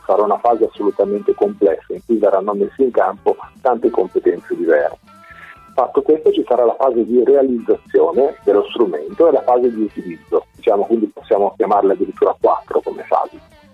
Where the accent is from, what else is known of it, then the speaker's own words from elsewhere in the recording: Marche, Italy; io provengo dalle Marche, avevo, insomma, diciamo, una particolare attenzione.